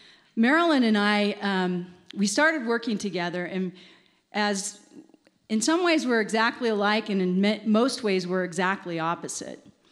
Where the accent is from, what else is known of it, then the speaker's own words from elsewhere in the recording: Los Angeles, California, United States; I'm from Los Angeles, California, and I was a marketing executive at the time